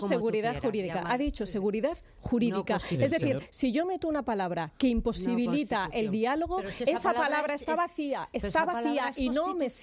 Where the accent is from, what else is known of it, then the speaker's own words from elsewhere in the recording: Catalonia, Spain; yo soy catalana no independentista.